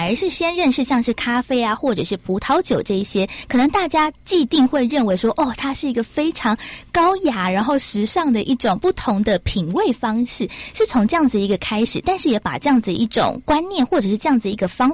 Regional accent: Taiwan; 像是我们台湾常常会打招呼的时候就会问假爸呗来泡茶哦

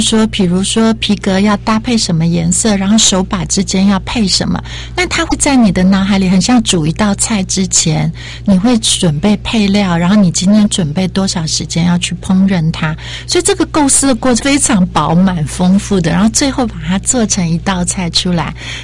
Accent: Penghu County, Taiwan; 因为我是澎湖人，所以我家里比较有一些有趣的乡野的这种事

